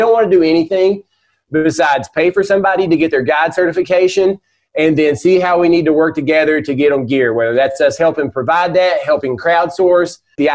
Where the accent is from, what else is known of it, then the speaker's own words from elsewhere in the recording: the South, United States; accent: southern; I can go knock on anybody's door with my southern accent and hoobity hoo and just be like, hey, y'all, I'm broke down.